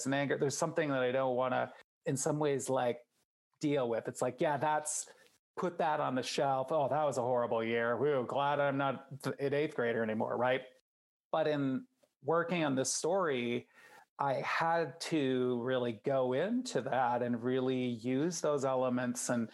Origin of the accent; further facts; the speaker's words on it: Midwest, United States; Like I'm from the Midwest. So maybe it's just, you know, in my genes